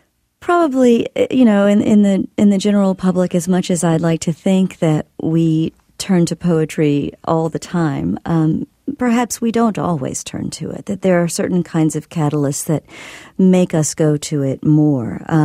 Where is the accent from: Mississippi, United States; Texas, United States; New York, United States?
Mississippi, United States; It's about the laws that were in effect not only in my home state of Mississippi, but across the country.